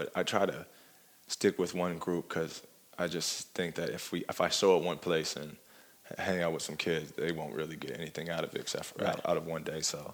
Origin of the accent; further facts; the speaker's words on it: Atlanta, Georgia, United States; I'm from Atlanta, and I remember when Katrina hit